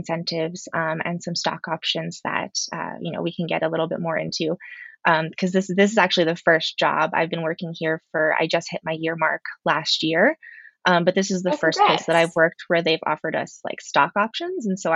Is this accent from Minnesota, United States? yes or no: no; Hawaii, United States; moved away as an adult; now in Denver, United States; And right now I'm living in Denver, Colorado. I'm originally from the Big Island of Hawaii. And I moved out to Denver about 13, 14 years ago now.